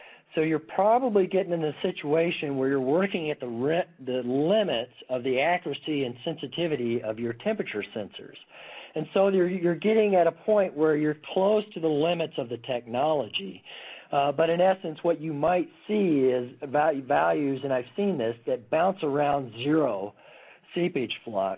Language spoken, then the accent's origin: English; Missouri, United States; Well, I'm from Missouri, the show me state.